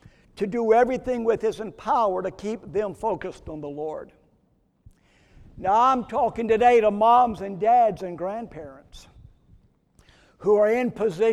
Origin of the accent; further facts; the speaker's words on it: South Carolina, United States; now in Texas, United States; I'm proud to be in Texas now, although I was originally born and raised in South Carolina, just a couple of miles from where William B. Travis was from.